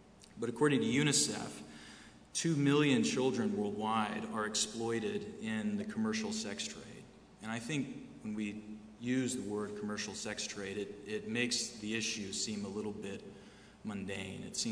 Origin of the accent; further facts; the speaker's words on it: Texas, United States; I'm actually an eighth generation Texan, if you believe that. And as a Texan, I confess I have a certain amount of contempt for every place that is not Texas.